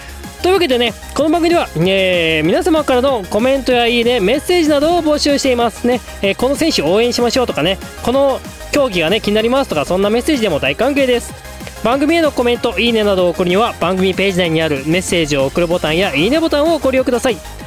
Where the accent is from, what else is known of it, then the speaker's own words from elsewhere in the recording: Hokkaido, Japan; 私のね、生まれ故郷でありますね、地元北海道も